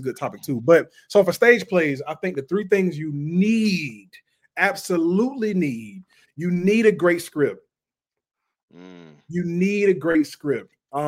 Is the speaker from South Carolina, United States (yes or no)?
yes; Columbia, South Carolina, United States; but I'm from Columbia, South Carolina, so there's some talented people in Columbia